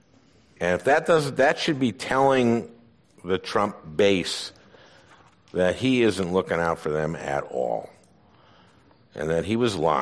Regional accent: St. Louis Park, Minnesota, United States; I'm a Democrat because I grew up in Minnesota, in St. Louis Park, Minnesota, and my dad didn't graduate high school.

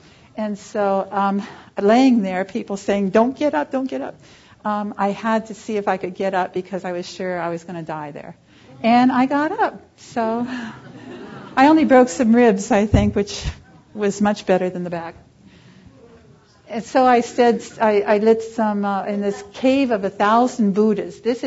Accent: Ohio, United States; I was very patriotic from Ohio and needed to serve my country

